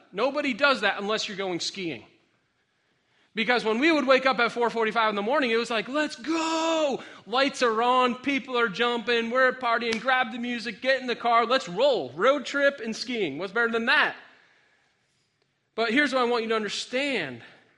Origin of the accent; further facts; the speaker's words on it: Boston, Massachusetts, United States; But when we grew up skiing in Boston, we would get all psyched up.